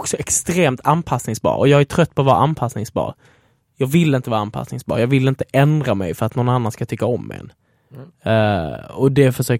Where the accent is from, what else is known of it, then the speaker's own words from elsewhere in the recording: Italy; now in Sweden; Jag kommer vilja flytta till Italien på ett eller annat sätt. Tillbaka till familjen och liksom där jag kommer ifrån.